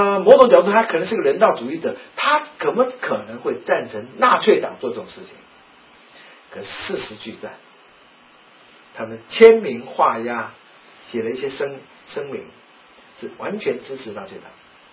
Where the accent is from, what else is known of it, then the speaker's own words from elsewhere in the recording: China; 身为一个中国人，我们必须了解，中国崛起了